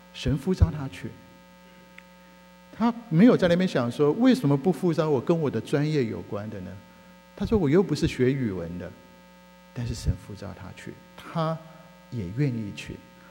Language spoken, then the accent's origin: Chinese; Taiwan; 我从小在台湾长大，我们在台大附近